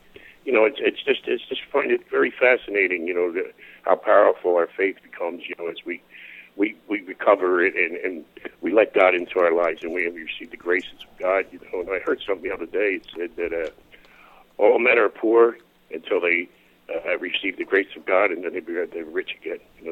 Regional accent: Philadelphia, Pennsylvania, United States; growing up in South Philly, we had St. Thomas Aquinas School down there.

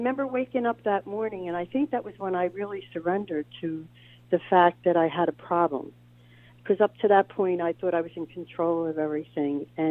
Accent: Philadelphia, Pennsylvania, United States; And I grew up in South Philly in St. Edmund's Parish, and they had this fire escape.

